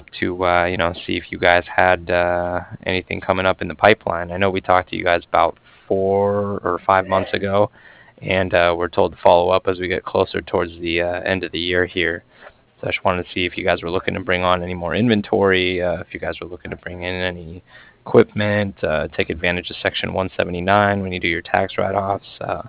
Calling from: Cardiff, Wales, United Kingdom; I was calling from Cardiff

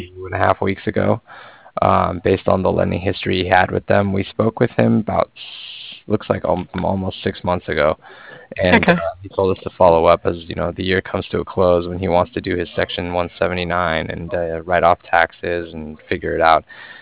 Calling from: Cardiff, Wales, United Kingdom; and I was calling from Cardiff, and I was calling regarding some financing

